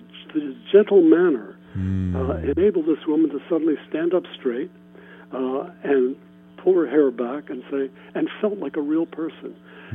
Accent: Ohio, United States; Well, I went to college. I grew up in Ohio.

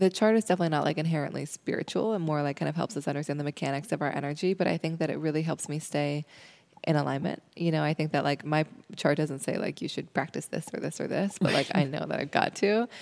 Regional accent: Seattle, Washington, United States; you know, I grew up in Seattle, but I was just like seeking all the Shambhala centers when I was in high school

